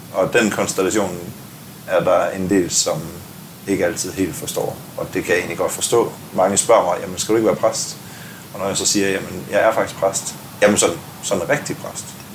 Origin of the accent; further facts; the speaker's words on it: Asbo, Region of Southern Denmark, Denmark; Jeg voksede op ved, i Asbo, en lille landsby ved Vejen. Jeg plejer at sige Sydjylland. Det er jo en diskussion, jeg har gået på efterskole i Sønderland, og der var vi sydjyder